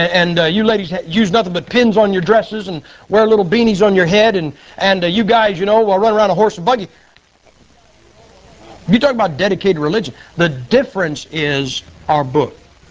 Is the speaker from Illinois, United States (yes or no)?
no; Ohio, United States; I'm from Ohio, man.